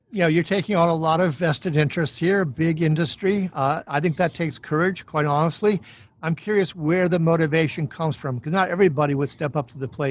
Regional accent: Minnesota, United States; I'm from Minnesota, after all

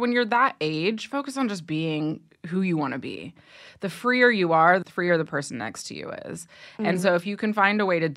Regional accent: Ohio, United States; and I grew up in Ohio, so, mm-hmm. like, I grew up in some NASCAR, like, world

